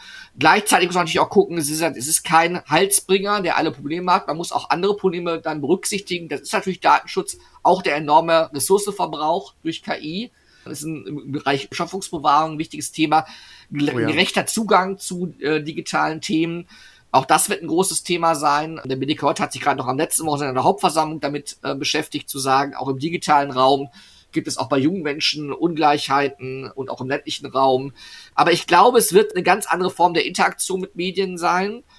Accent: North Rhine-Westphalia, Germany; als Westfale

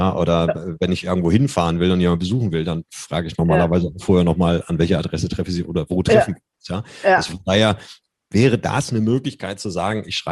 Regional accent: Germany; wir sind ja Deutsche

